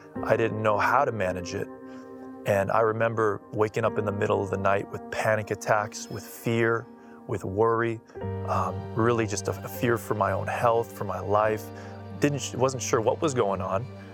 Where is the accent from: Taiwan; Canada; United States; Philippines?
Canada; Especially as a Canadian, we don't get a lot of opportunity like that in America.